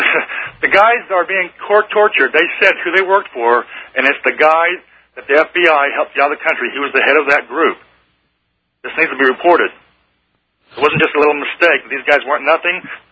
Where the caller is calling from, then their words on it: Indianapolis, Indiana, United States; Indianapolis.